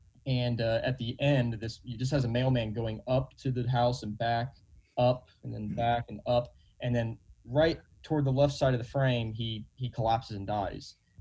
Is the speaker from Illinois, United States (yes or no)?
yes; Mattoon, Illinois, United States; So I'm from Mattoon, grew up there, and so obviously, you know, just being 45 minutes south, you know, I, all throughout my childhood, you know, my family and I would make trips to Champaign